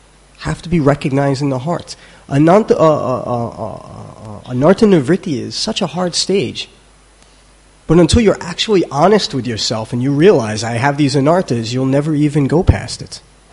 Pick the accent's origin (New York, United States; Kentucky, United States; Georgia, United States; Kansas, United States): New York, United States; yeah, I'm from New York.